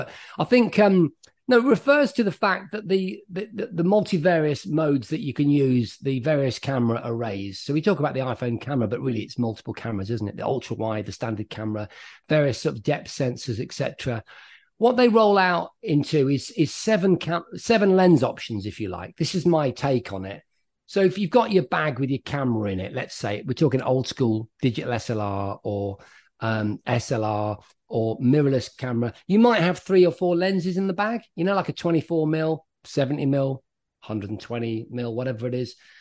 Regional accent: Lincoln, East Midlands, United Kingdom; That's only because I'm from Lincoln.

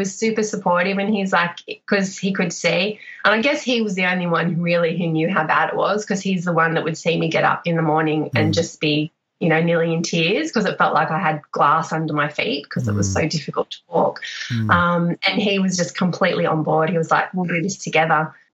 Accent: Newcastle, New South Wales, Australia; from Newcastle, I can do this.

